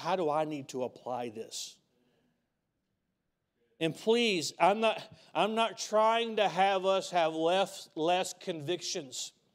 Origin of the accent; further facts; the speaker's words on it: the South, United States; You know, I'm from the South. We have our traditions. Our number one tradition is hating the North.